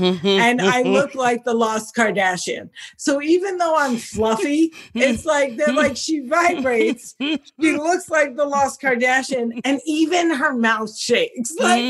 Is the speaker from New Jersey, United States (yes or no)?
yes; New Jersey, United States; Tony, you know who I am. I'm from Jersey. I can't control my tone.